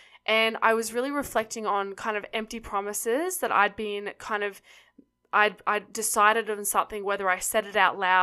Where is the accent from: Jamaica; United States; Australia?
Australia; If you guys don't know, I'm from Australia. We don't have ice rinks every block, you know, like it's not accessible.